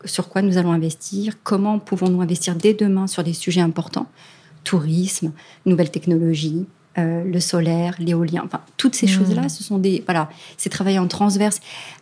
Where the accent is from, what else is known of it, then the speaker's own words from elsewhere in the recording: France; quand chez nous, en France, doit être c'est 16 ans d'ailleurs